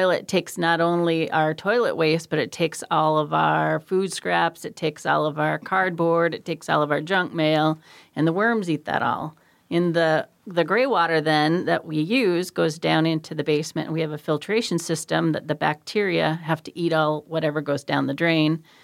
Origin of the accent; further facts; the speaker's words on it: Fairbanks, Alaska, United States; now in Anchorage, United States; when we were moving, we grew up in Fairbanks, we were moving south, I said, I need a cool house.